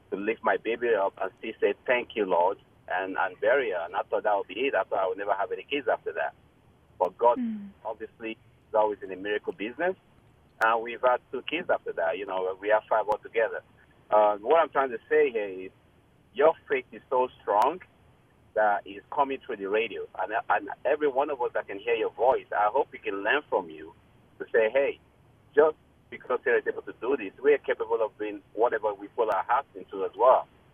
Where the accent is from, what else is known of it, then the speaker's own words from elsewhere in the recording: England, United Kingdom; I'm from England as well. It's great to hear a British accent on the radio.